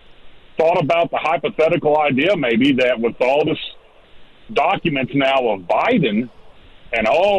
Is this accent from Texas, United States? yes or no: yes; Texas, United States; now in St. Louis, United States; No, I live in the suburbs of St. Louis, Missouri, actually.